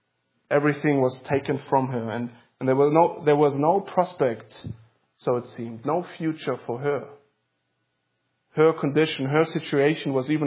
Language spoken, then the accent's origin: English; United States; and being an American, you know that people immigrate into another country for one simple reason, and that is to have a better life.